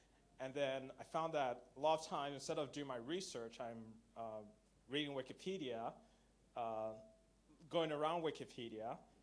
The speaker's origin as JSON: {"language": "English", "country": "Nigeria", "tie": "born or raised there", "also_born_or_lived": "Canada", "said": "I grew up in Nigeria and Canada as a kid"}